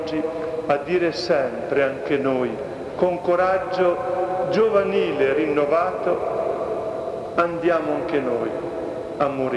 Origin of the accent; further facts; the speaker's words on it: Calabria, Italy; Il sud, i poveri, la mia terra della Locride, ce lo insegnano